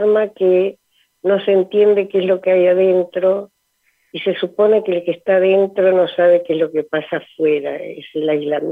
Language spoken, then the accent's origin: Spanish; Buenos Aires, Argentina; Soy una porteña y de Boedo, para colmo, lo cual no es ningún elogio, pero aquí estoy afincada